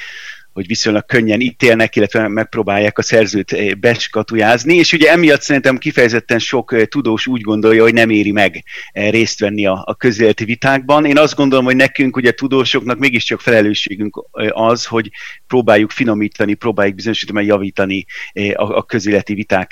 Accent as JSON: {"language": "Hungarian", "region": "Budapest", "country": "Hungary", "tie": "born or raised there", "also_born_or_lived": "Netherlands", "said": "Én ugye Budapesten nőttem föl, és én 2000-ben érettségiztem"}